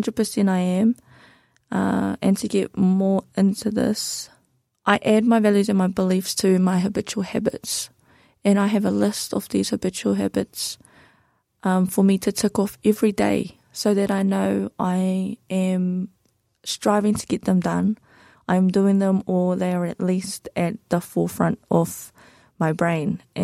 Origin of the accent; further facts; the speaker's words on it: Tolaga Bay, Gisborne, New Zealand; also born or lived in Te Kaha / Hicks Bay / Te Araroa; now in Dunedin, New Zealand; I have been living in Dunedin for 6 years now, going into my seventh. And I moved here from Tolaga Bay, which is in the North Island, around north of Gisborne. That is one of the towns that I grew up